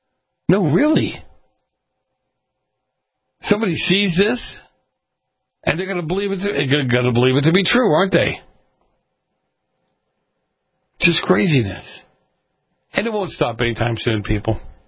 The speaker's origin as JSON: {"language": "English", "region": "Massachusetts", "country": "United States", "tie": "born or raised there", "said": "WSAR out of my home state of Massachusetts."}